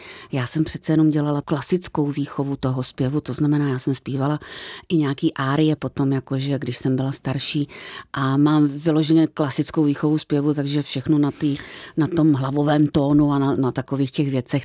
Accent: Ostrava, Moravian-Silesian Region, Czechia; Já do té doby jsem vyjela z Ostravy maximálně do Malenovic, kde jsme měli chatu v Beskydech

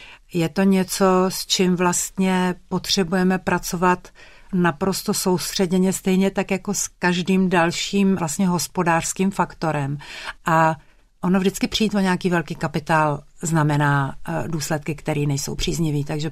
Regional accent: Prague, Czechia; já jsem vyrůstala v Rušné pražské čtvrti

